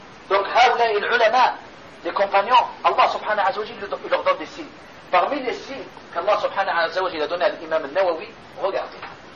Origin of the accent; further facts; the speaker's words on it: Algeria; Parce que toi tu es du Koweït, moi je suis d'Algérie.